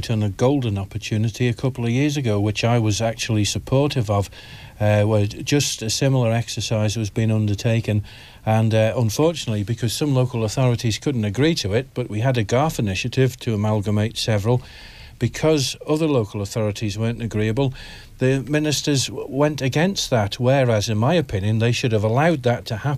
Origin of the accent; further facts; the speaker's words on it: Douglas, Isle of Man; I was born and bred in North Douglas, grew up there, know the issues, know the constituents personally.